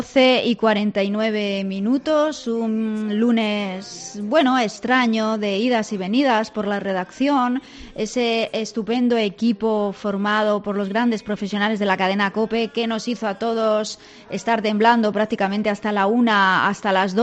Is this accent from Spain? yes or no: yes; Madrid, Community of Madrid, Spain; somos muchos los madrileños, que cada vez somos más.